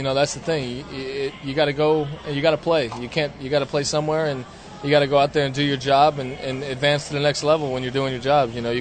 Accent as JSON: {"language": "English", "town": "Dunedin", "region": "Florida", "country": "United States", "tie": "born or raised there", "said": "that's my hometown, Dunedin, so it was cool to be playing at home."}